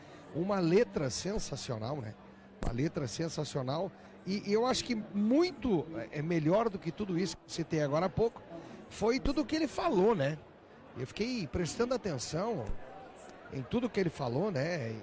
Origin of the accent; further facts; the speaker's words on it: Erechim, Rio Grande do Sul, Brazil; Eu sou lá do Erechim, da bota amarela, né?